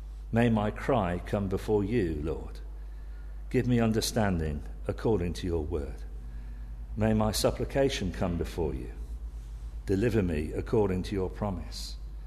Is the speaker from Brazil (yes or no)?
no; England, United Kingdom; now in Wales, United Kingdom; I'm an Englishman.